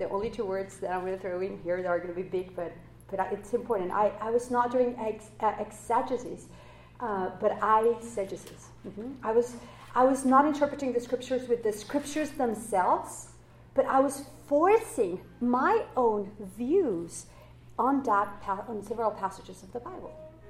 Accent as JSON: {"language": "English", "country": "Mexico", "second_language": "English", "said": "I'm from Mexico, so English is my second language."}